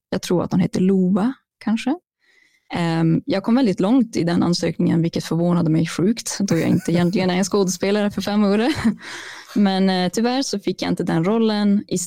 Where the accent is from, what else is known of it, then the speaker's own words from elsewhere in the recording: Kiruna, Norrbotten County, Sweden; now in Umeå, Sweden; Jag kommer från Kiruna, så hela vägen högst upp typ i Sverige. Vart det inte finns typ någonting, pretty much.